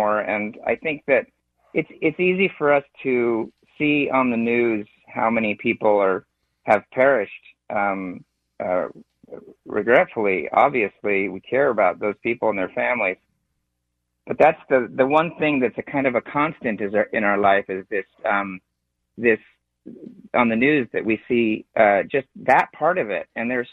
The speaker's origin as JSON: {"language": "English", "town": "Seattle", "region": "Washington", "country": "United States", "tie": "born or raised there", "said": "I grew up in West Seattle, went to school at Roosevelt High School."}